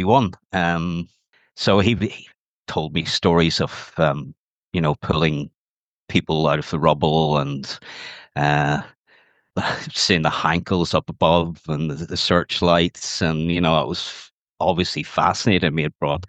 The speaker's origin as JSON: {"language": "English", "town": "Belfast", "region": "Northern Ireland", "country": "United Kingdom", "tie": "born or raised there", "said": "I was brought up in Belfast in Northern Ireland, born in the mid-60s and brought up in the 70s and 80s."}